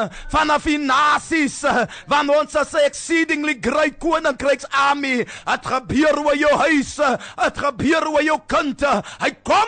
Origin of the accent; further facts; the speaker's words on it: Sarepta, Western Cape, South Africa; Ek kom uit Sarepta, geboor in die eenvoudige huis in Verbena straat